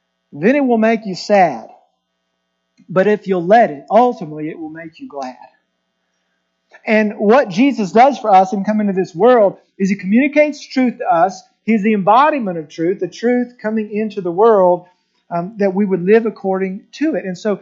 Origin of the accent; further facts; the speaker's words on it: Oklahoma, United States; You know, I grew up in Oklahoma, and we were in a pretty rural area.